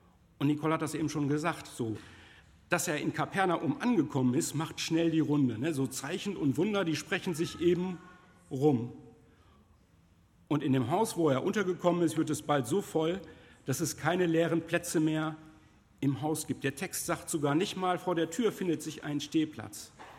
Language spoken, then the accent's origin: German; North Rhine-Westphalia, Germany; Also ich bin Ostwestfale, ne? Also verrückt sein ist nicht so unser Ding eigentlich, ne? So, wir sind da eher so bodenständig.